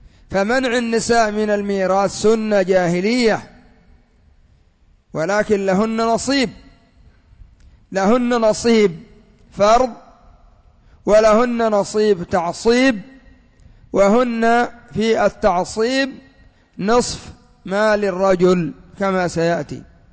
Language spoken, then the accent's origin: Arabic; Yemen; قد يكون عندنا في اليمن بحمد الله المقبرة مجان